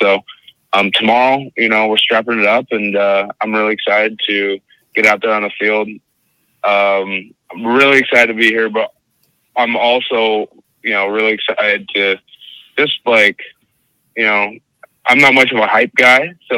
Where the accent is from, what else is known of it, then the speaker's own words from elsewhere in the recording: Canada; I was like, yeah, you know I'm Canadian, right? He's like, wait, you're Canadian? What? I'm like, yeah, I'm Canadian.